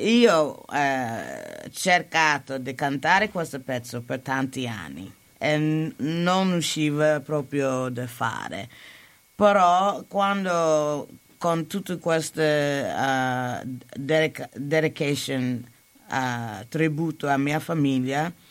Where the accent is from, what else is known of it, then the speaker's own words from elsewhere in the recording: United States; Italian is a second language; Come io sono americana